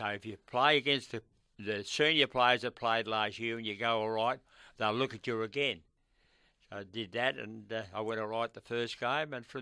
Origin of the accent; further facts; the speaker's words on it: Ascot Vale, Victoria, Australia; I lived in Ascot Vale. I was born in Ascot Vale